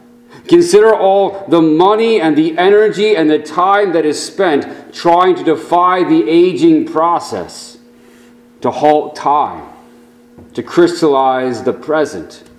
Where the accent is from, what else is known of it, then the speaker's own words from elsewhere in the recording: California, United States; Now, I must say that growing up in California, such dramatic transformations were not as readily apparent.